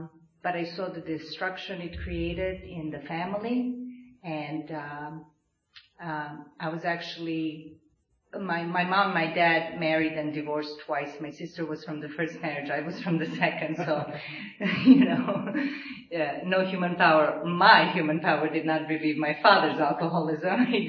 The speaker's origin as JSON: {"language": "English", "country": "Serbia", "tie": "born or raised there", "second_language": "English", "said": "I was born and raised in Serbia. I would say it's an alcoholic country."}